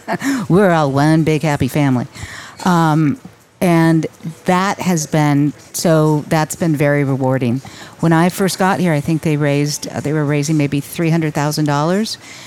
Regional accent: Los Angeles, California, United States; Yeah, I grew up in Los Angeles, and both my parents worked.

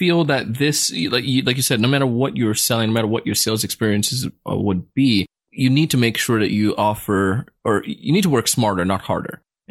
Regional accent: Jamaica; moved away; grew up in a not so, let's say, economically challenged background. We had an economic challenge. We moved from Jamaica to here

